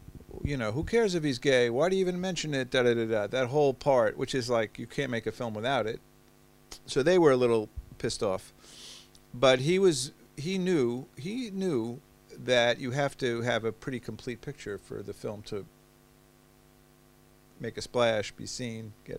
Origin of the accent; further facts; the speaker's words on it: New York, United States; I'm a New Yorker. You know, New Yorkers feel about New York the way Parisians feel about Paris.